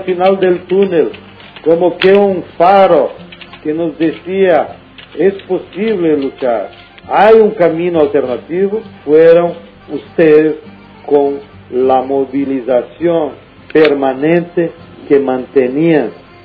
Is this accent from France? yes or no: no; Rio Grande do Sul, Brazil; acá en Brasil y en nuestra provincia aquí que somos gauchos de Río Grande do Sul